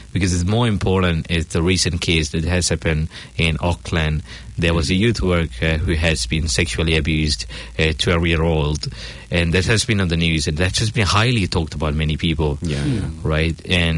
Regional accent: Sri Lanka; English is a second language; Because I'm from Sri Lanka, so Sri Lanka is pretty far from Indonesia.

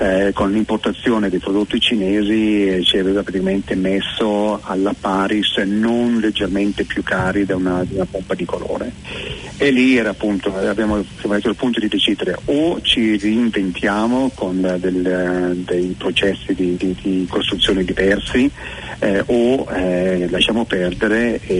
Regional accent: Occhiepo Superiore, Piedmont, Italy; moved away as an adult; io sono di Biella o di Occhiepo Superiore, un paesino di 2000 persone, e Sydney era diventata troppo caotica. Siamo partiti dopo il 2000, dopo le Olimpiadi.

